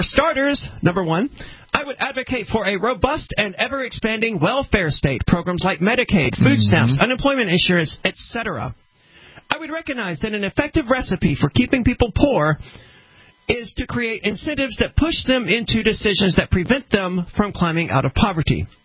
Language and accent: English; North Carolina, United States; In my home state of North Carolina.